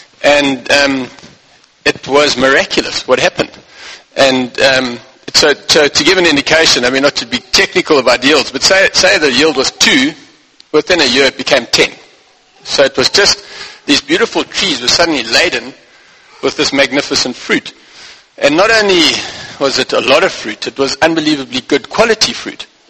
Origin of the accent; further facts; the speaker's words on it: Limpopo, South Africa; growing up in Zanin on a farm in Limpopo. We farmed avos and bananas, and about a third of the farm was avos and two-thirds of bananas.